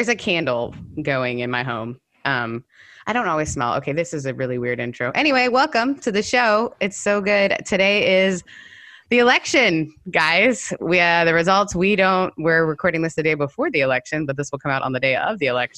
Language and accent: English; Canada; As a Canadian, that was like my biggest fear